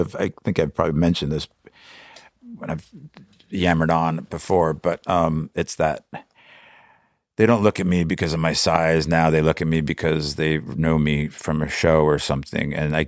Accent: New Jersey, United States; now in New York City, United States; I grew up in New Jersey, and that's exactly why I moved here.

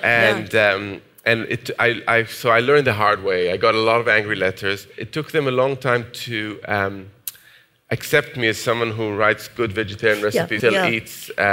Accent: Jerusalem, Jerusalem District, Israel; So it started off from this corner of the Mediterranean where I grew up in Jerusalem

